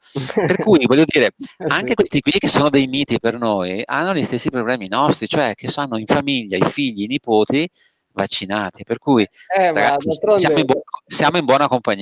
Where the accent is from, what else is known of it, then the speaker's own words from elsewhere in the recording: Veneto, Italy; da Veneto ti direi l'importante è bere roba buona